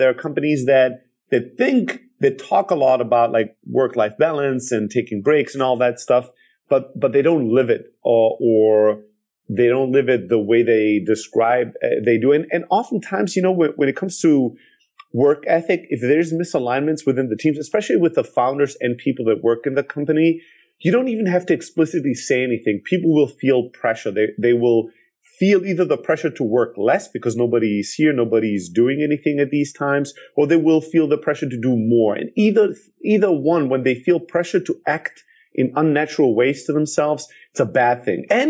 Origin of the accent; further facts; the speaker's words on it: South Germany, Germany; growing up in Germany, in the south of Germany, you get people are pretty hardworking